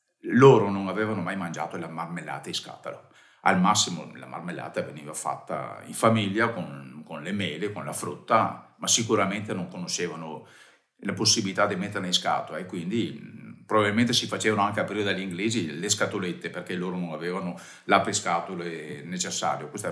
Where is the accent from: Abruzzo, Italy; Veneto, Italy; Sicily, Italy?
Veneto, Italy; Calvene; ho una foto anche del mio paese, di Calvene, del paese d'origine